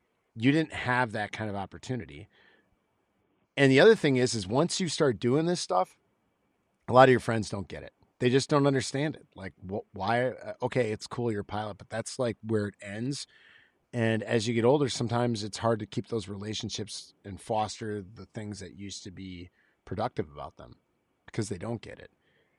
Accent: Milwaukee, Wisconsin, United States; the reality is I got to fly in Milwaukee, Wisconsin, my hometown, in the KC-135.

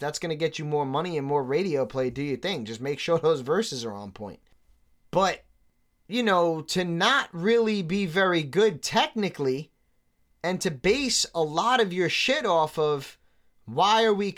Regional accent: New York City, New York, United States; Being born and raised in New York City for 33 years, that's like the mortal sin.

